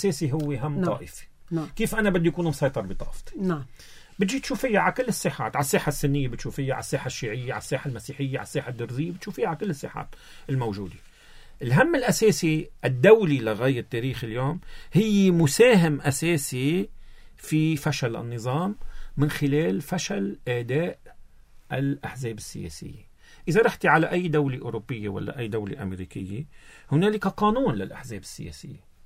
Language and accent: Arabic; Lebanon; نحن كلبنانيين عنا فرصة أساسية في لبنان،